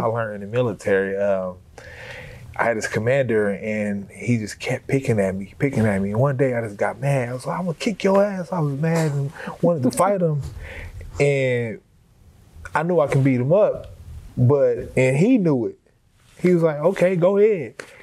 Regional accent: Omaha, Nebraska, United States; I grew up in North Omaha. As I got older, became a teen, with misdirection.

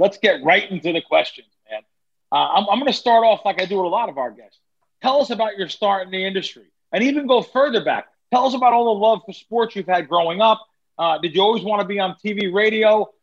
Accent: New Jersey, United States; You know, even for me, like a young kid growing up in Jersey, WFM was everything.

